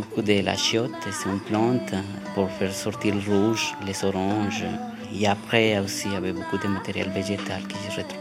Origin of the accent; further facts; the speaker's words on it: Colombia; French is a second language; now in Switzerland; je viens de Colombie, j'ai 38 ans, mon profession c'est artiste peintre et puis je suis en Suisse depuis 4 ans environ.